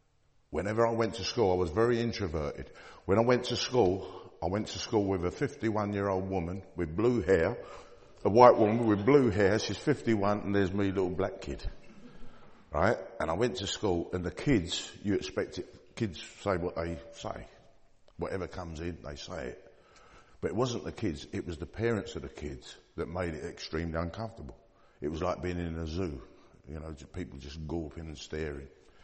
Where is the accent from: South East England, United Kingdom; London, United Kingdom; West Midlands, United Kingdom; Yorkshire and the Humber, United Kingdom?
London, United Kingdom; Dagenham; also born or lived in Paddington; So I was born in Dagenham. Well, actually, I was born in Paddington, St. Mary's Hospital, Paddington, in 1959. But as a baby, I grew up in Dagenham.